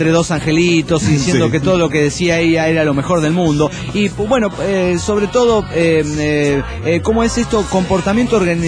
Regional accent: Tultitlán, State of Mexico, Mexico; Hola amigos … monitorista de Tultitlán, México.

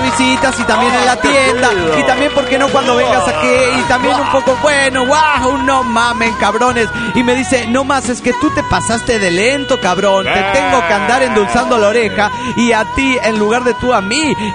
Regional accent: Seattle, Washington, United States

